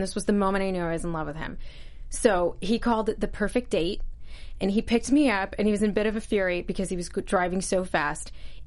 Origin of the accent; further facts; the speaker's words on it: Ashtabula, Ohio, United States; I'm from Ashtabula, Ohio.